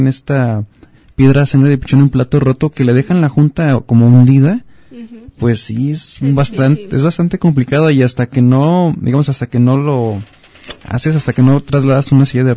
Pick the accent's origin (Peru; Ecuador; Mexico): Mexico; nosotros como mexicanos